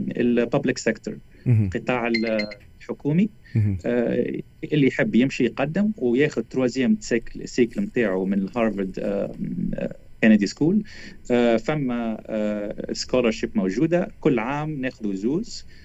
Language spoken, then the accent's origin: Arabic; Tunisia; اللي عندنا في تونس